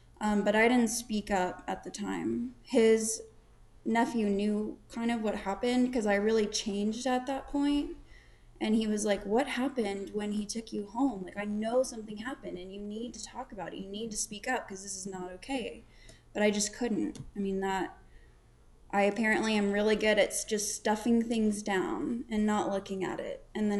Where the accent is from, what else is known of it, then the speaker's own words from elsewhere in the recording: Fort Worth, Texas, United States; I'm an alcoholic. My sobriety date is June 14th, 2016. I'm from Fort Worth, Texas.